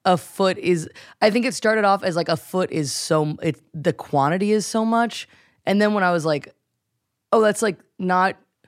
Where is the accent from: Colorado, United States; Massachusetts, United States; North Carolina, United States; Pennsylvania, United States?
North Carolina, United States; I grew up in North Carolina and I was like, I didn't even know we had a public transportation system.